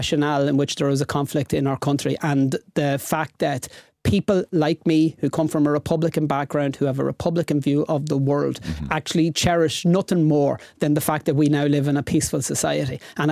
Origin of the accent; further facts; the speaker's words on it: Ulster, Ireland; I come from South County Monaghan, a few miles from South Armagh.